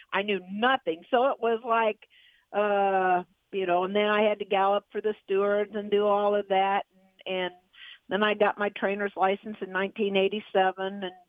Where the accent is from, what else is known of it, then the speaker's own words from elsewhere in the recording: Fremont, Nebraska, United States; also born or lived in Omaha; Well, I was born in Fremont. Well, I was really born in Omaha, Nebraska, but I grew up in Fremont, Nebraska.